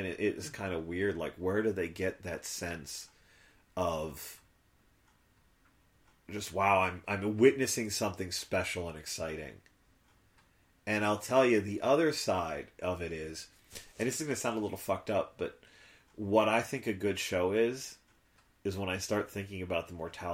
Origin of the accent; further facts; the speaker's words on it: New Jersey, United States; I was in the New York City media market growing up in New Jersey.